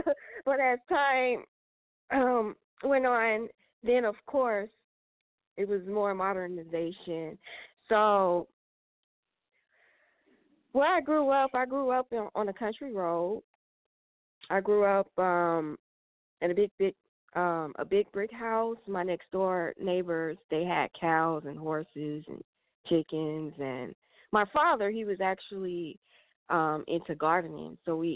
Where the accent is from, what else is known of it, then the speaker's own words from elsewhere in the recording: Fairburn, Georgia, United States; Well, I am originally from Atlanta, so I was born in East Point, and I grew up in Fairburn, Georgia.